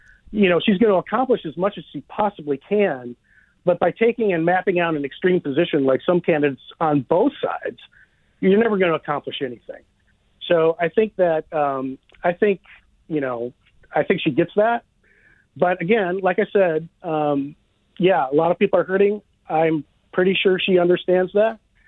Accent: Rochester, Minnesota, United States; So I grew up in Rochester, Minnesota, and I met Amy when I was a teenager

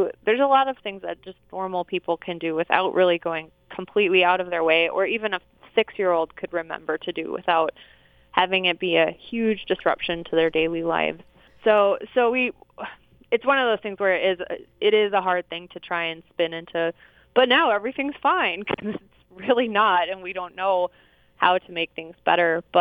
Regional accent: Minnesota, United States; I'm originally from Minnesota, so about as far from the ocean as you can get in the U.S.

